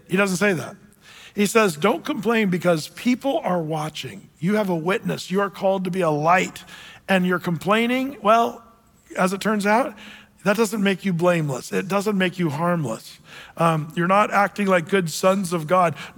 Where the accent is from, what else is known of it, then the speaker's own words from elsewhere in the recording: Portland, Oregon, United States; I always say, I'm from Portland, Oregon.